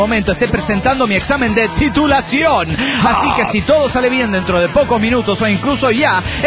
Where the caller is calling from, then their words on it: Mexico City, Mexico; del DF mexicano.